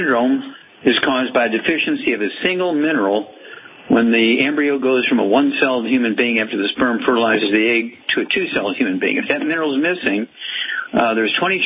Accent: Missouri, United States; Yeah, I'm from Missouri. I know what that is.

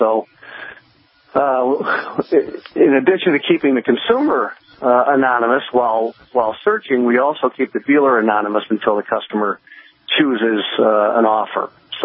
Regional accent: Detroit, Michigan, United States; Well, I am from the Detroit area, in fact, home of the Motor City.

